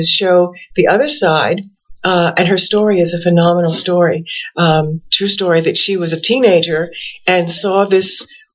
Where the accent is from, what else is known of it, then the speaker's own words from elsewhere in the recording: New York City, New York, United States; New York City.